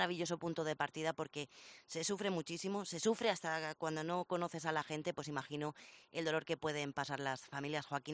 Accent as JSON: {"language": "Spanish", "town": "Cartagena", "region": "Region of Murcia", "country": "Spain", "said": "les voy a llevar de excursión a mi tierra, porque nos vamos hasta Cartagena"}